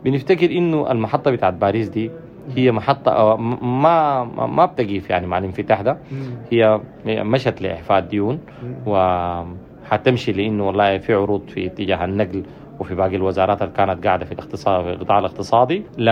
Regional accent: Sudan

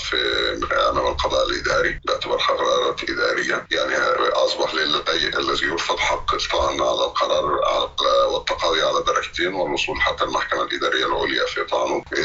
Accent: Egypt; فأول مرة يكون عندنا في مصر كده مصطلح قانوني اسمه لاجئ

